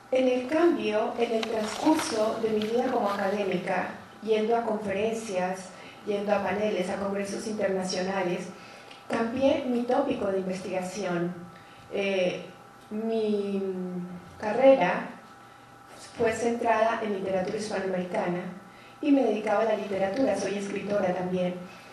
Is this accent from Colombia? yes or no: yes; Colombia; Yo soy colombiana.